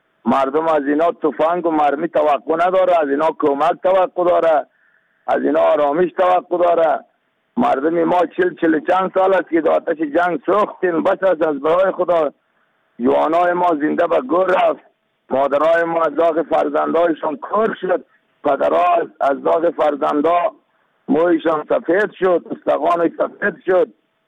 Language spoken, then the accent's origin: Persian; Afghanistan; ما شما مسلمان هستیم، ما شما افغان هستیم